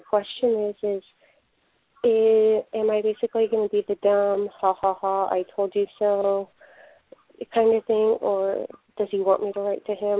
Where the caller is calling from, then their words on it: Oregon, United States; I'm calling from Oregon.